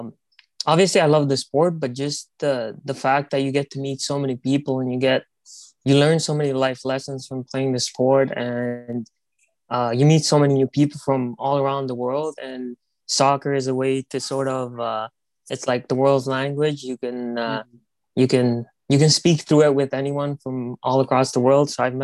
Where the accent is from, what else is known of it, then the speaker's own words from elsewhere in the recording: Mississauga, Ontario, Canada; I grew up here in Canada in Mississauga.